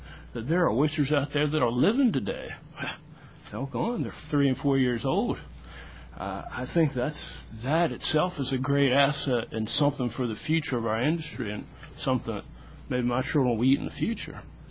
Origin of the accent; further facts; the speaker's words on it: Bayford, Virginia, United States; and I grew up on Bayford with Roscoe and Hooksy Walker, attending a lot of the fellows that came in from Tangier, and I've cut my feet on oysters and watched that population go into just a bunch of mud.